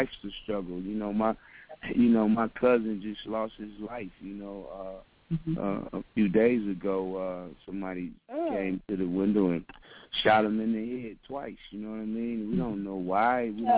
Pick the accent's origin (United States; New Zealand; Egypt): United States; Milwaukee, Wisconsin; I'm from Milwaukee, Wisconsin. In my city, you know, I mean, man, them folks going crazy up there.